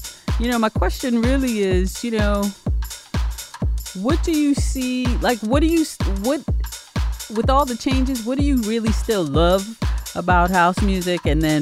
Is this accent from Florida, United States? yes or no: no; New York, United States; Yeah, I'm from New York. I know about them.